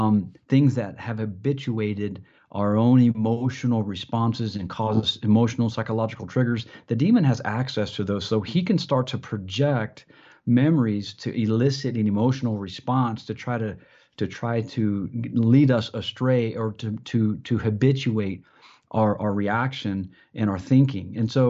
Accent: Columbus, Ohio, United States; I'm just an Ohio guy at heart. I grew up in Columbus, Ohio.

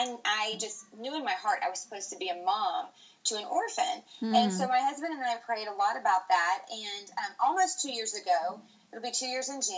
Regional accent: Dallas, Texas, United States; I grew up in the Dallas area.

